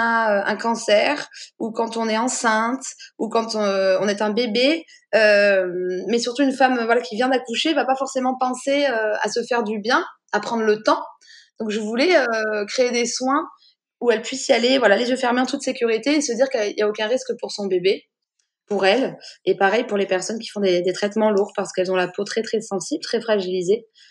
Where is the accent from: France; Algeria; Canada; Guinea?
France; Auvergne-Rhône-Alpes; Je viens de la Drôme provençale, donc c'est vrai que j'ai la chance de venir d'un endroit où on a beaucoup de soleil